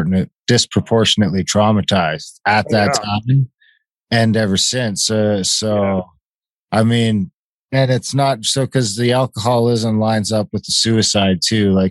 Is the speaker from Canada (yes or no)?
yes; Mishkilgaming, Ontario, Canada; I'm registered from, I don't know the treaty number, but I'm from Mishkilgaming, number 203, Ojibwe Nation in Northern Ontario.